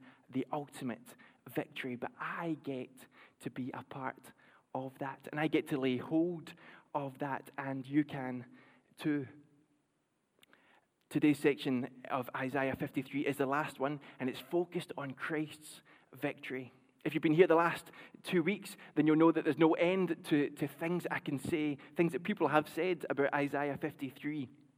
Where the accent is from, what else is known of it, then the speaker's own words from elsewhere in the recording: Paisley, Scotland, United Kingdom; I grew up in Paisley, a town just next to Glasgow